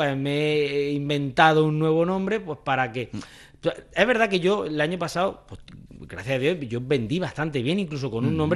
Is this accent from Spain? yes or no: yes; El Ejido, Andalusia, Spain; por toda la provincia de Almería en general y por mi pueblo de Elegido en particular.